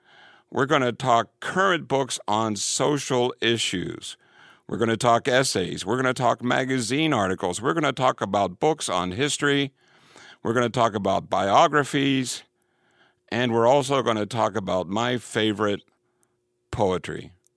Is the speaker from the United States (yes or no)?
no; Ireland; And most important of all, I'm Irish, which gives me the gift of gab.